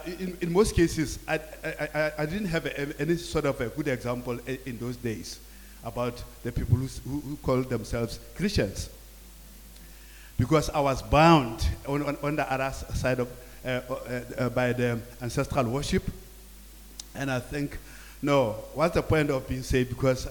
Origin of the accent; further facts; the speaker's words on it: South Africa; I was called a traitor in my home country, South Africa.